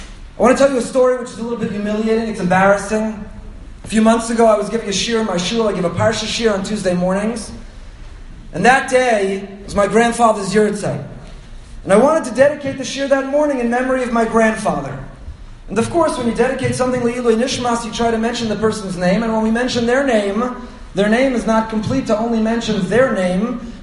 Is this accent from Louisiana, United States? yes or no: no; Teaneck, New Jersey, United States; And growing up in Teaneck, he was and continues to be one of my mentors